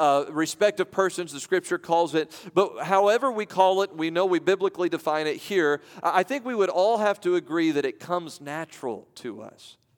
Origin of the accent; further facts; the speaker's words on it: Evansville, Indiana, United States; I grew up here in Evansville, Indiana, and we know what the demographics are here.